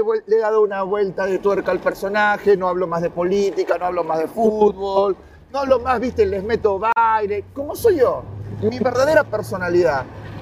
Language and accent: Spanish; Peru; moved away as an adult; also born or lived in Argentina; Yo nací en la República del Perú. Soy peruano, viví casi la mitad de mi vida en el Perú y la otra mitad de mi vida en la Argentina. Tengo 43 años.